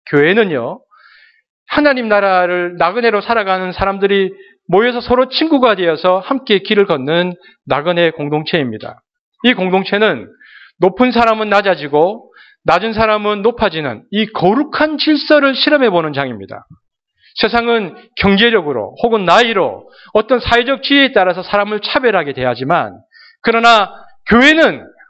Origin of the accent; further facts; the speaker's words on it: Busan, South Korea; 저 경상, 동대신동에서 자랐다고 했는데, 저 경상도 사람인데, 제 말이 표준 말처럼 들립니까?